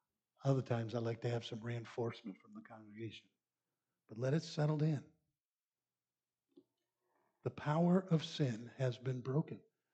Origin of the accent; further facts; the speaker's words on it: North Tonawanda, New York, United States; When I was a little guy growing up in North Tonawanda, New York, behind our house, there was what they called the old trolley car line.